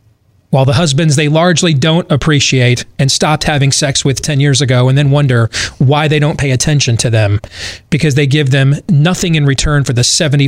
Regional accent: Michigan, United States; I grew up in Michigan.

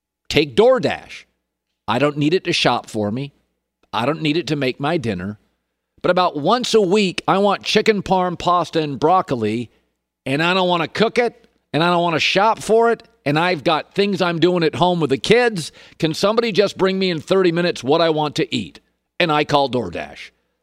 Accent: Pacific Northwest, United States; I grew up in the Pacific Northwest, was a season ticket holder.

